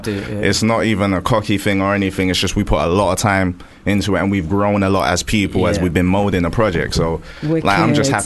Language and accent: English; Tottenham, London, United Kingdom; I'm from Tottenham.